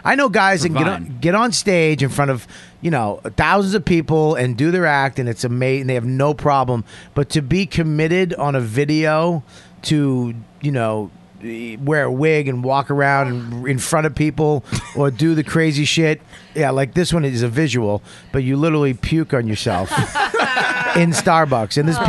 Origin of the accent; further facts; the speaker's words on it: Dorchester, Massachusetts, United States; I'm fucking joking, dude. I'm from Dorchester.